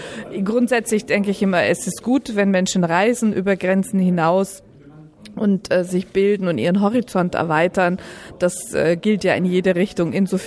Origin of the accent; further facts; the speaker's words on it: Bavaria, Germany; Also als Bayerin sei es mir gestattet, dass ich ab und an auch dem Lokalkolorit Rechnung trage.